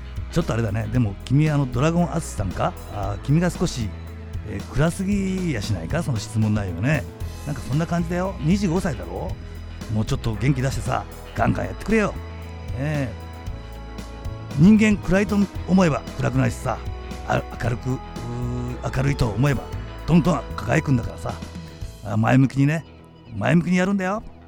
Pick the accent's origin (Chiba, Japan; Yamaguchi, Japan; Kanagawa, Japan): Yamaguchi, Japan; いつも通り地元山口ね、ポルシェでライブをやります。